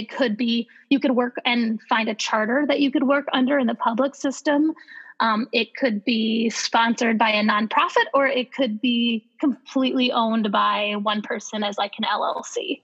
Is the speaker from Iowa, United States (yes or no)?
yes; Iowa, United States; now in Woodbury, United States; I grew up in Iowa. Actually, I lived in Woodbury for a small amount of time.